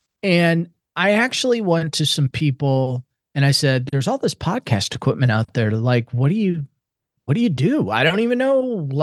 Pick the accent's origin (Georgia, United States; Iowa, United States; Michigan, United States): Iowa, United States; And I grew up in Central Iowa. And out of Des Moines, we had a TV and radio station, WHO.